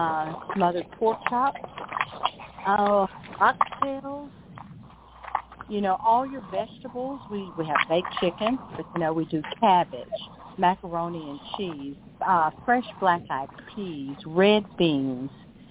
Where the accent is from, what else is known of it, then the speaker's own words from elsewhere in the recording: Dallas, Texas, United States; I'm originally from Dallas.